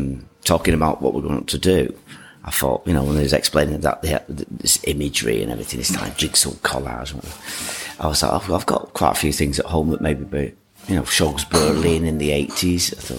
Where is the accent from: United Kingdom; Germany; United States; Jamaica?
United Kingdom; Manchester, North West England; You know, I'm from Manchester.